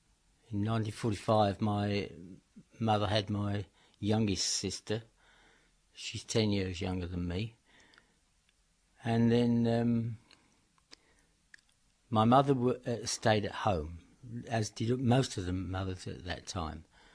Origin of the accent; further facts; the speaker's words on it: Bexley, London, United Kingdom; born there; Right, well, I was born in Bexley in Kent in 1935.